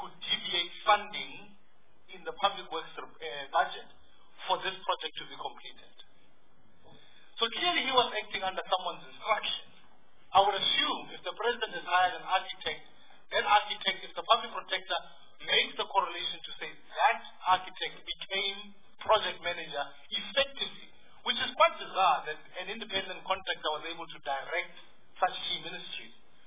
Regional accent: South Africa; how am I, as a South African, being willing to say more work must be done

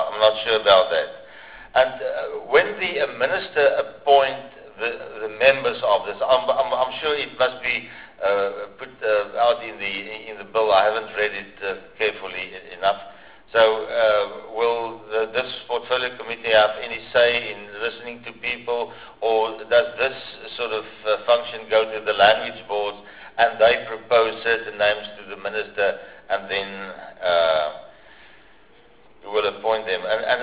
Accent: Gauteng, South Africa; the Afrikaans sounds different as the Afrikaans where I grew up in Gauteng.

